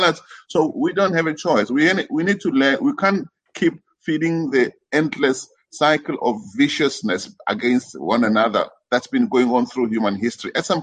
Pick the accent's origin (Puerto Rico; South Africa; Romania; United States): South Africa; I'm a South African